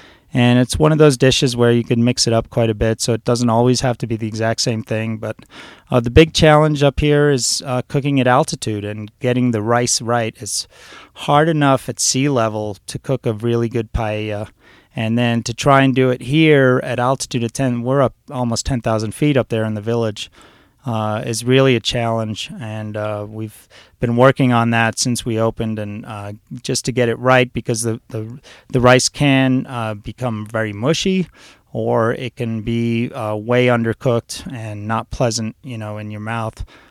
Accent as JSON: {"language": "English", "town": "New York City", "region": "New York", "country": "United States", "tie": "born or raised there", "moved": "yes", "said": "I grew up in New York, so I know it well. I still have a lot of friends there, and my mom still lives there."}